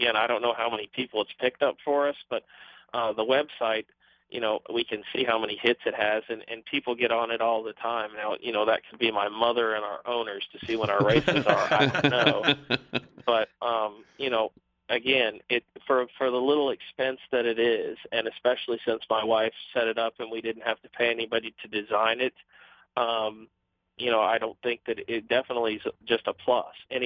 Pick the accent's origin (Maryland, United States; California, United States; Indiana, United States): Indiana, United States; I'm from Indiana, and, you know, if you don't name basketball as number one, they might kick me out of the state.